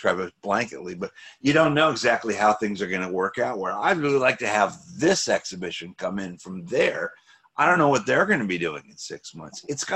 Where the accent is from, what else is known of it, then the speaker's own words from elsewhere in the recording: St. Petersburg, Florida, United States; I used to tell you about how when I was growing up in St. Petersburg, the MFA was stodgy and old and not the kind of place as a kid I'd want to go.